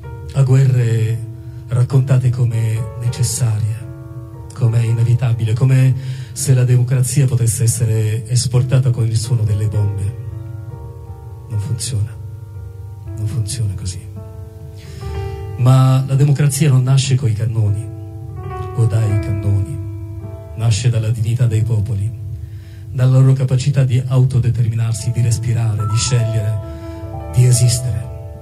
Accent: Gaza Strip, Palestine; La mia terra ha un nome, si chiama Gaza. A Gaza la devastazione non è solo guerra, è cancellazione

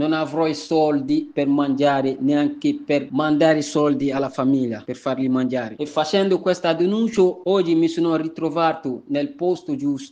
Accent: Côte d’Ivoire; now in Italy; vengo dalla Costa d'Avorio e sono qui in Italia quasi 10 anni.

